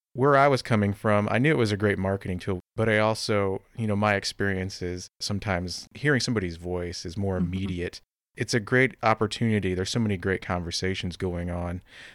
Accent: Fort Wayne, Indiana, United States; I grew up in Fort Wayne, and I used to complain, there's nothing to do here.

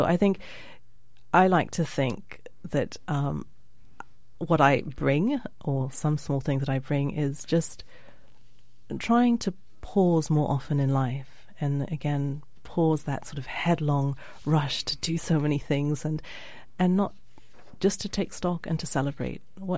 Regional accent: Nigeria; growing up in Nigeria, there were sort of various rituals of life in a way

